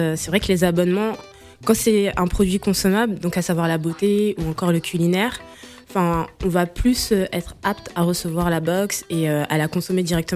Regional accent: Paris, Île-de-France, France; born there; Je suis née à Paris, mais c'est vrai que je me suis beaucoup posé des questions

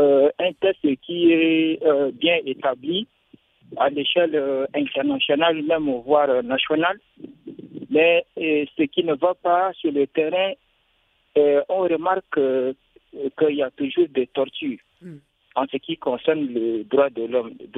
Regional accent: Chad; en particulier chez nous, au Tchad.

